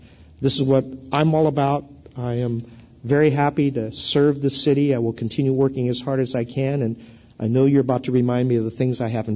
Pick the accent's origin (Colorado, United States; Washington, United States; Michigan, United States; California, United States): Washington, United States; Seattle; So people knew I came from Seattle, but they would say, because I was one of five Asians on the campus